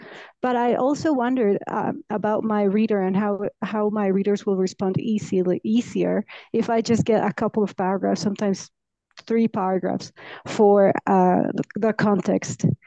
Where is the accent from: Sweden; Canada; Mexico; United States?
Mexico